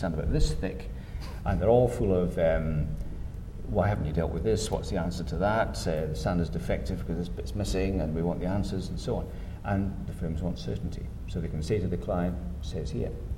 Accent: Scotland, United Kingdom; And as a Scot, I've always likened the bottom line to a haggis.

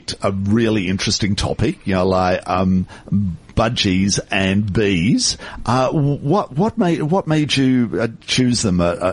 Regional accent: Adelaide, South Australia, Australia; I had one as a kid growing up in Adelaide.

